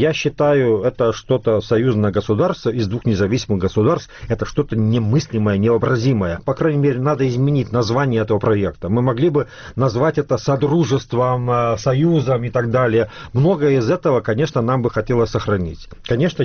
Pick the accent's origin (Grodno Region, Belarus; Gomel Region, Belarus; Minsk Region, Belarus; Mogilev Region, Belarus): Minsk Region, Belarus; Slutsk; я сам родом со Слуцкой